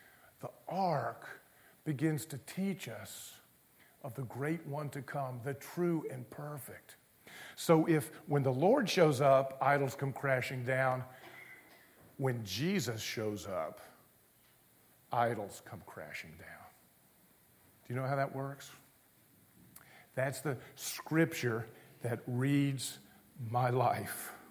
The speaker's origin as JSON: {"language": "English", "town": "Charlotte", "region": "North Carolina", "country": "United States", "tie": "born or raised there", "said": "But Charlotte was a great place for me to grow up. I grew up there in Charlotte as the city was growing."}